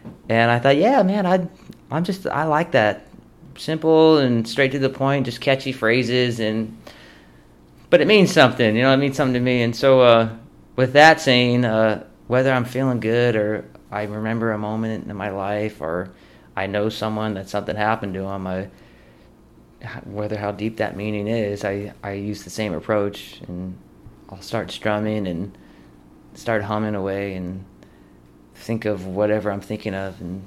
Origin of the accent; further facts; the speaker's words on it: California, United States; I'm from California playing country music.